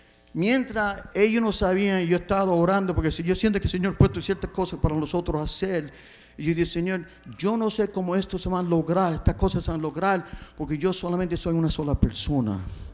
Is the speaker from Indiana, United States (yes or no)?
yes; Gary, Indiana, United States; Y yo soy nacido y criado en Gary, Indiana. No todos los puertorriqueños son de Nueva York o de California, otro sitio, o de Miami. Algunos son de Gary, Indiana. Y ahí es donde yo nací.